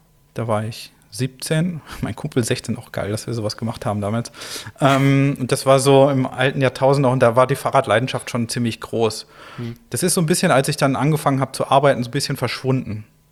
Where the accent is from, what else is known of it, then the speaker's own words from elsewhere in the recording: North Rhine-Westphalia, Germany; also ich komme ja aus der Nähe vom Ruhr, also ich komme so aus der Wollne-Grenze, also direkt von der Ruhr, zwischen Iserlohn im Sauerland und Dortmund im Ruhrgebiet. Da bin ich aufgewachsen